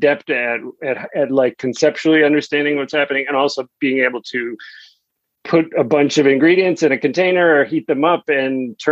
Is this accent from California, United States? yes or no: no; Boston, Massachusetts, United States; And I grew up in Boston, and I moved back here